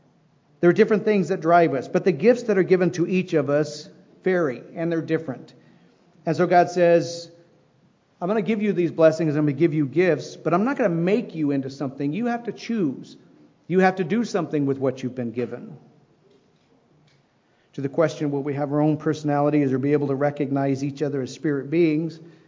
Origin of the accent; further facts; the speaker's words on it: Midwest, United States; now in California, United States; I grew up in the Midwest. I was different even from my brothers and sisters. So when I came to California, it was fit right in.